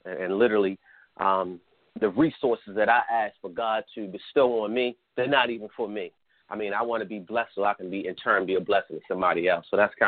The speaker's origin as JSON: {"language": "English", "town": "Baltimore", "region": "Maryland", "country": "United States", "tie": "born or raised there", "said": "I'm a gardener because I think my goal is, as a older black man born and raised in Baltimore, to work with these younger black men here in Baltimore, Maryland."}